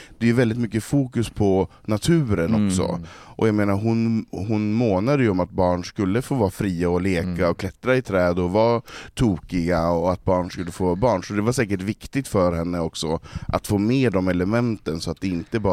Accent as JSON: {"language": "Swedish", "region": "Norrland", "country": "Sweden", "tie": "born or raised there", "said": "Och när jag växte upp i Norrland på slutet 70, början på 80-talet"}